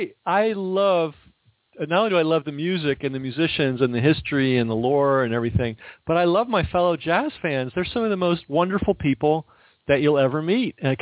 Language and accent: English; Ireland; though being an Irishman myself, I kind of lean towards the Gaelic origin.